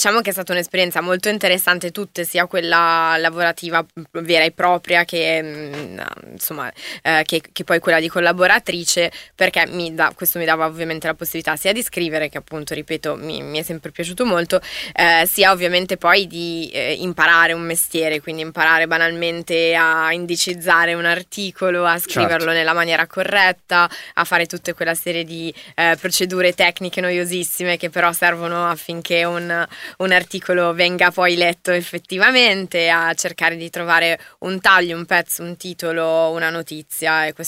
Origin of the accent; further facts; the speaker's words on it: Milan, Lombardy, Italy; Io sono nata a Milano e cresciuta qui, ho iniziato poi a lavorare